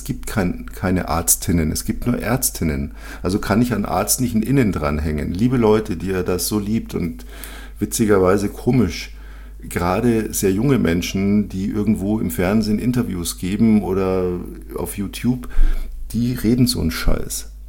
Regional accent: Bavaria, Germany; accent: Bavarian; ich bin zweisprachig aufgewachsen, ich habe Hochdeutsch gelernt, ich kann aber auch Bayerisch Dialekt perfekt reden. Und wenn jemand mit mir hier in Bayern bayerisch redet

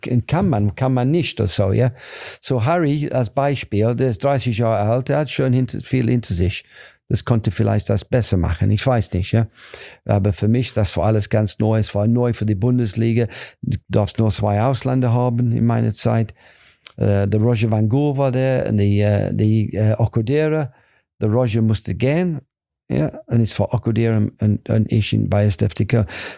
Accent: Nottingham, East Midlands, United Kingdom; German is a second language; Ich habe gesagt, und ich komme aus Nottingham eigentlich, ja.

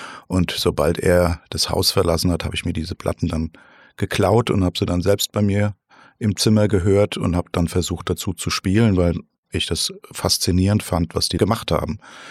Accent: Lorch, Hesse, Germany; Ja, und ich komme ursprünglich aus Lorch.

